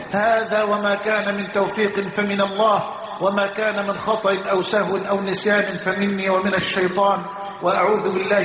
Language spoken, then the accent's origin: Arabic; Egypt